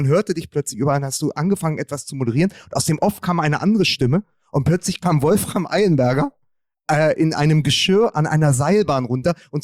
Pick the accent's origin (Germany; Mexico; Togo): Germany; Berlin; kann dir als Berliner auch eins sagen